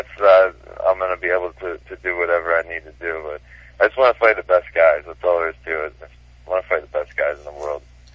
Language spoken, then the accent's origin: English; Pennsylvania, United States; I'm from Pennsylvania originally, and even though that's not known for being way up north, it gets plenty cold there.